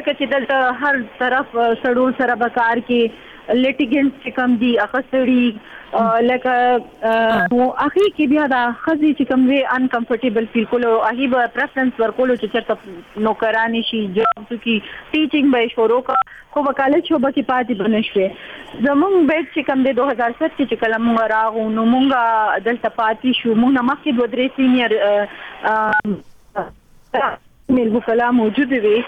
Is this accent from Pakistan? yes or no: yes; Peshawar, Khyber Pakhtunkhwa, Pakistan; زه د پیښور اوسېدونکی یم او ما خپل ابتدایي تعلیم هم پیښور خار یو پرایویټ اداره ده هلته نه مې لسم امتحان ورکو.